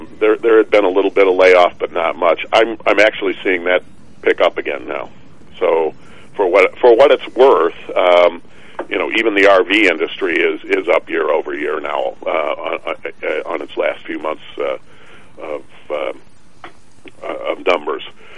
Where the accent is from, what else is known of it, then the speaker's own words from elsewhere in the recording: Mississippi, United States; we had the traditional, I'm from Mississippi, Thanksgiving dinner